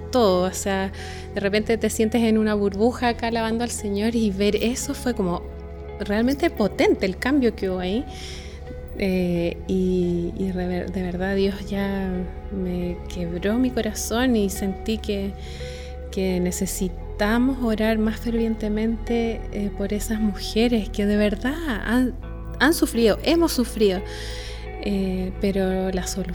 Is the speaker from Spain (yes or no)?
no; Chile; Y deseo que más mujeres en mi país, en Chile, conozca las verdades de la plenitud